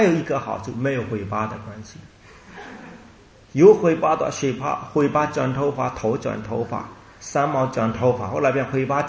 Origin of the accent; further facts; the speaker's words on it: Myanmar; Chinese is a second language; 但是我们缅甸人呢，不行，他们先拿很多